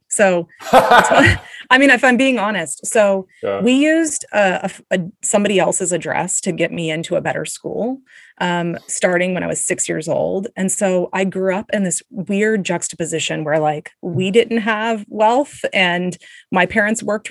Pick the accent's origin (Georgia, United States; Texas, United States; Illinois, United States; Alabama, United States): Georgia, United States; Atlanta; I am from Atlanta, Georgia, born and raised, educated. I went to Georgia Tech here in the city, so I haven't made it.